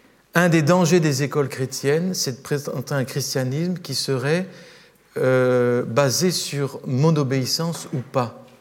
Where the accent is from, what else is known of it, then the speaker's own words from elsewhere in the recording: France; Nous, en tant que Français, on dirait réformée évangélique